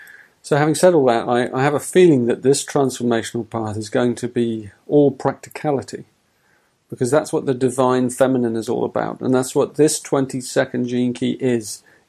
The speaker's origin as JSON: {"language": "English", "region": "England", "country": "United Kingdom", "said": "You've got to remember I'm English, so we always blame the weather over here."}